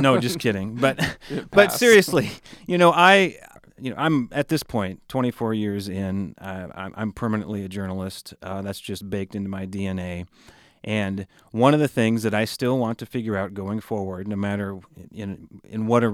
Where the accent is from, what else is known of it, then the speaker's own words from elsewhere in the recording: Iowa, United States; also born or lived in Cedar Falls; I grew up in Southwest Iowa. My dad is from Washington County in Southeast Iowa. I was born actually in Cedar Falls in Northeast Iowa.